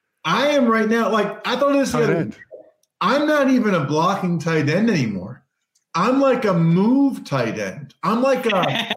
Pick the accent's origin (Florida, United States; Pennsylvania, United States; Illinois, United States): Pennsylvania, United States; And then we're playing the Eagles, my hometown team.